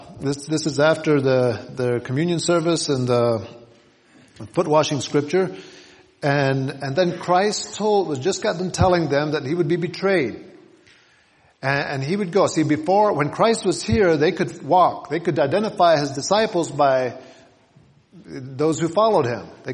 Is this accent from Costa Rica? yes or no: yes; Costa Rica; English is a second language; So I grew up in Costa Rica, 8th grade education, and I say I grew up in the bushes, and I did not learn English.